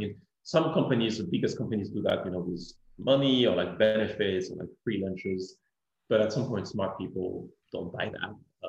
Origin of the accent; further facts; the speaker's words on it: France; moved away; I'm still very connected to my home country, to France, and I used to go back, literally every 6 or 7 weeks